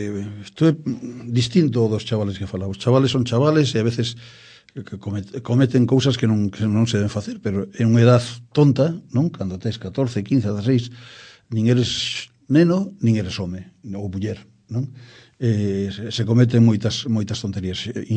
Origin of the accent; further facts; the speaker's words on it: Oleiros, Galicia, Spain; Meu pai é de Oleiros, meus tíos son de Oleiros, a miña familia é de Oleiros. Por tanto, que nadie me saca a miña titularidade de oleirense. Logo teño outra rama que era de Perillo.